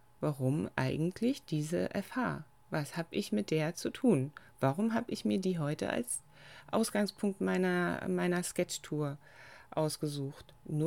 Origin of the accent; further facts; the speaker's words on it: Brandenburg an der Havel, Brandenburg, Germany; Es gibt eine Serie von Skizzen aus meiner Heimatstadt Brandenburg zum Beispiel.